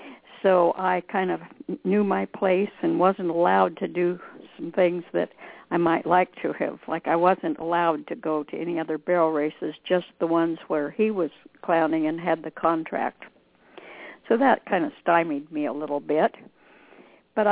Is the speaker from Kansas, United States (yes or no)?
no; Cottage Grove, Oregon, United States; born there; Well, I was born in Cottage Grove, Oregon, and I did have quite an interest in rodeo from pretty darn young.